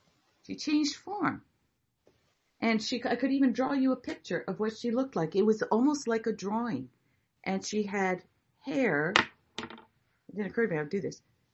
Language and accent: English; Hawaii, United States; And it was my hula teacher when I was growing up in Hawaii.